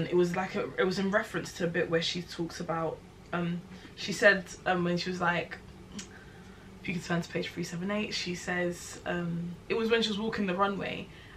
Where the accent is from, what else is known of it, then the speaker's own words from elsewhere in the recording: London, United Kingdom; Like, that is like a genuine experience growing up in London.